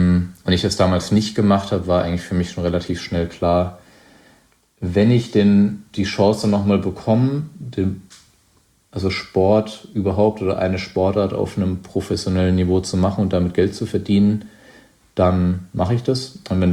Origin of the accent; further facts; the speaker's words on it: Baden-Württemberg, Germany; mein Weinheim ist grenzt an den Odenwald, wo ich aufgewachsen bin